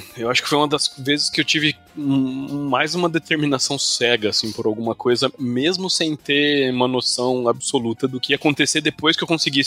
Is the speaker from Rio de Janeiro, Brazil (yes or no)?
no; São Paulo, Brazil; born there; eu nasci em São Paulo